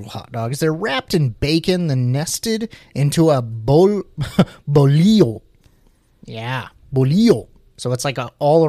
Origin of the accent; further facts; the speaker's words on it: Missouri, United States; growing up in Missouri, like you'd see it on menus and stuff